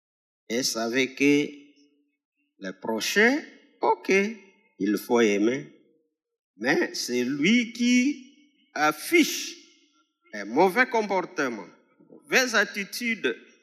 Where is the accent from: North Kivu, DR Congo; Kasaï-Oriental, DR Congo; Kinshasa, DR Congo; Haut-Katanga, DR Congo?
North Kivu, DR Congo; Beni; now in Goma, DR Congo; Je ne vous ai pas dit d'où je suis venu. Je suis venu de Béni. Vous connaissez ce qui se passe à Béni.